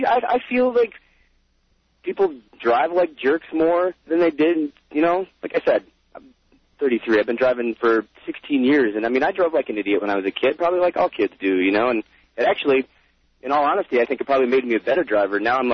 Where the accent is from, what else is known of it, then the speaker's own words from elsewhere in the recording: Michigan, United States; I come from the Midwest. I come from Michigan, and I have family that, you know, supported Bush